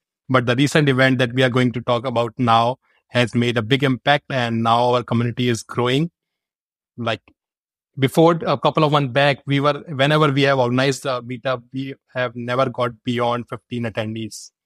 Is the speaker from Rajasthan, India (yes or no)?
yes; Ajmer, Rajasthan, India; I am from Ajmer, Rajasthan